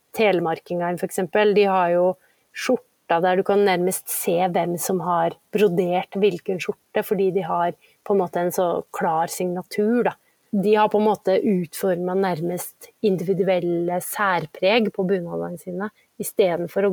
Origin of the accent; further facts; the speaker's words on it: Rindal, Møre og Romsdal, Norway; For eksempel i min hjemkommune da, der jeg kommer fra, så Rindalsbunaden ble utviklet